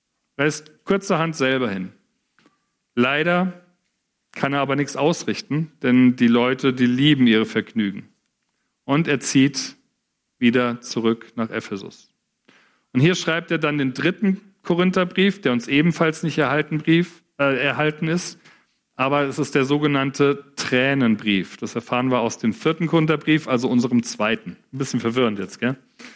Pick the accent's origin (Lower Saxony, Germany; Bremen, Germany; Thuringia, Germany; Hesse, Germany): Hesse, Germany; Frankfurt; Bahnhofsviertel in Frankfurt, ich komme aus Frankfurt